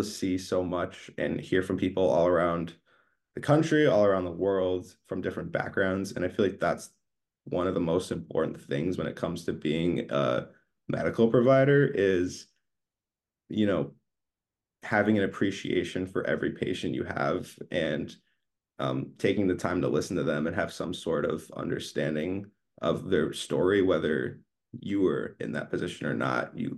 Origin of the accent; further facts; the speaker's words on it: Michigan, United States; so since I'm from Michigan and then I came to Ohio State, didn't know anybody here.